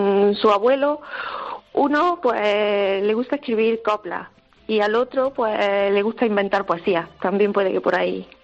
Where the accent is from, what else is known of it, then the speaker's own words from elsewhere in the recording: Algarinejo, Andalusia, Spain; Somos de Algarinejo, Granada.